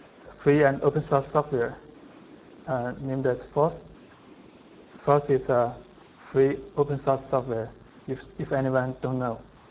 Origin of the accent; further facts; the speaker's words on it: Beijing, China; I'm from Beijing, China.